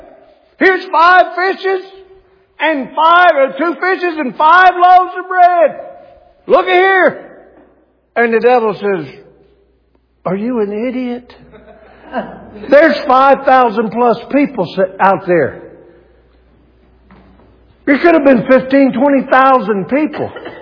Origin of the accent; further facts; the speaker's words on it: the South, United States; accent: Southern; I know I'm from America. I speak Southern well, but English is hard.